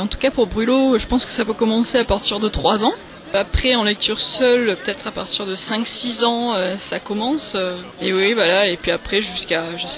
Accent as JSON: {"language": "French", "town": "Marseille", "region": "Provence-Alpes-Côte d'Azur", "country": "France", "said": "même si je viens de loin puisque je viens de Marseille"}